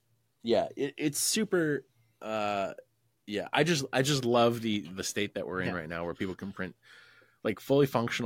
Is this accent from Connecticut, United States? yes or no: yes; Connecticut, United States; whenever they hear that I'm from Connecticut, are just like, move out of Connecticut.